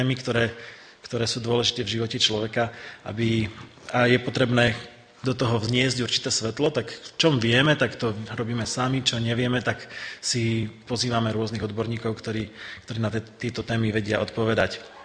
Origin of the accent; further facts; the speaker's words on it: Bardejov, Prešov Region, Slovakia; ja osobne som z Bardejova